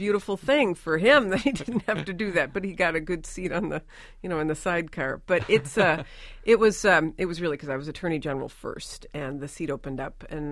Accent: United States; also born or lived in Canada; I lived there for my first 4 years and then moved to the United States with my parents.

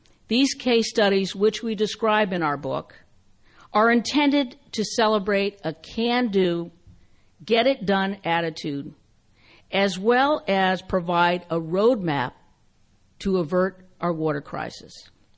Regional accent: San Francisco, California, United States; For me, growing up in San Francisco, with my early education about earthquakes

